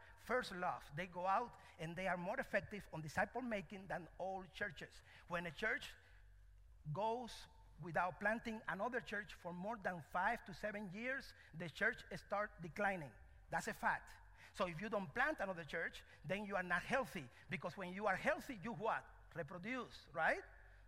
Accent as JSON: {"language": "English", "country": "Cuba", "second_language": "English", "lives_now": "United States", "said": "So, translation, I'm from Cuba. Hello, I'm Cuban, so I'm here as a missionary"}